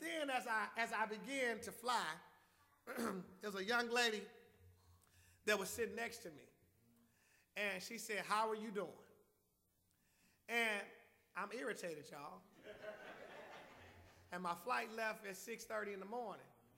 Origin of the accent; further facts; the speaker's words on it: Nashville, Tennessee, United States; And I said, I'm from Nashville.